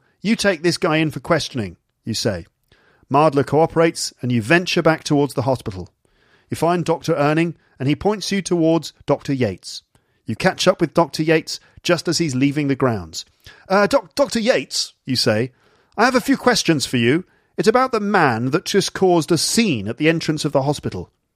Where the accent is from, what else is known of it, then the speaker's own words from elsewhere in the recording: England, United Kingdom; accent: generic northern; And I don't know where my accent's from at all. It's just generic northern.